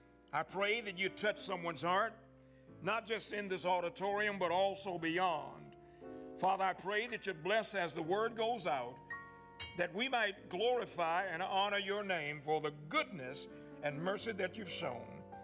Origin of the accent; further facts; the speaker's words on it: Scottsburg, Virginia, United States; I'm from Scottsburg, Virginia, so you got to understand that we got certain ways we say stuff.